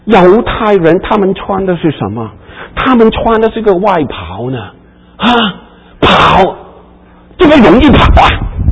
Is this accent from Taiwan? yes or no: no; China; 因为我们都是中国人